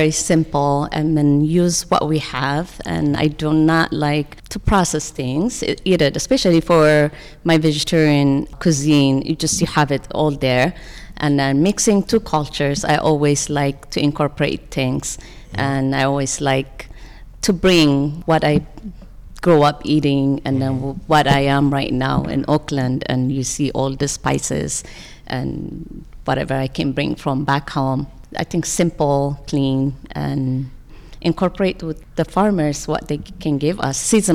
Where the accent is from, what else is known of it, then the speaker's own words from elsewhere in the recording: Ethiopia; I was born and raised in Ethiopia.